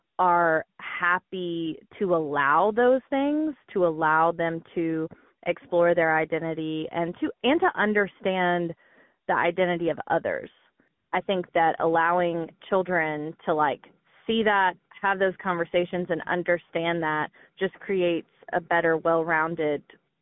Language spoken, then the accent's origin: English; Georgia, United States; And, you know, I'm from South Georgia. I didn't know any gay people. I definitely didn't know any trans people growing up.